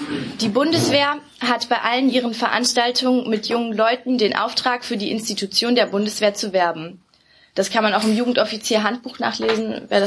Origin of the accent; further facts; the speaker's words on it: Leipzig, Saxony, Germany; Ich komme aus Leipzig und bin dort auch in der SDRJ tätig.